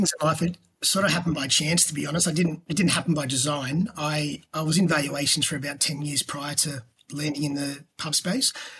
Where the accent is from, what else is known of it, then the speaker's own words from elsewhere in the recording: Australia; growing up in Australia, who doesn't love a pub?